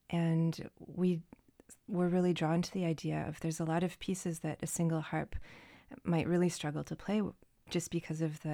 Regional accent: Traverse City, Michigan, United States; Yeah, I grew up in Traverse City, was born and raised here.

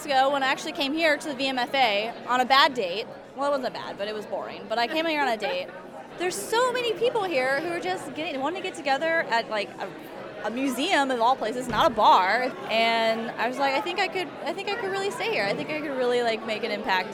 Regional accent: Columbus, Georgia, United States; moved away as an adult; I'm from Columbus, Georgia. I lost my job there, and my fiancé broke up with me, so I was like, you know what? I need a change of pace.

